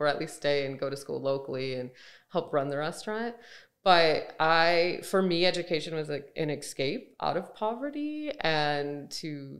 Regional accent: Flint, Michigan, United States; So I'm actually from Flint, Michigan.

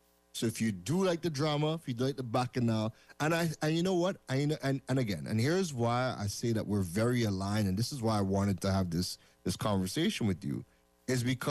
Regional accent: Canada; also born or lived in Trinidad; yes, I'm born in Trinidad, but I grew up in Canada, right?

